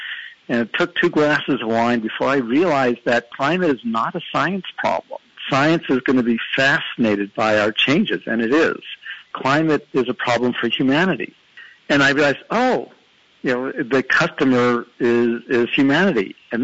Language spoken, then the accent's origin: English; East Coast, United States; I grew up on the East Coast, and when I learned to drive